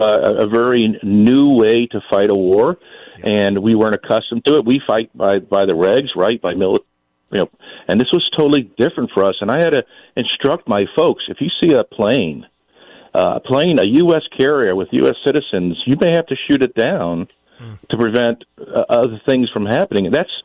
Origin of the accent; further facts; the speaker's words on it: New York City, New York, United States; My father's based from Brooklyn, New York. I grew up in New York City as a young child, so I have family up there. It has a different feel for me being from New York City.